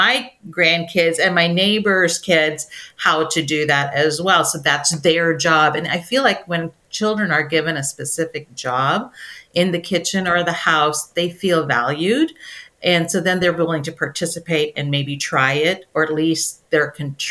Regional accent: India; Well, I am from India, so clearly I choose Indian cuisine a lot of times

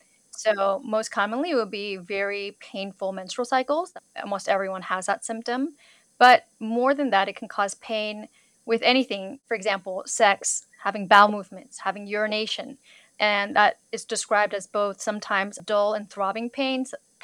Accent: California, United States; I grew up in Southern California, did my training at Chicago Medical School

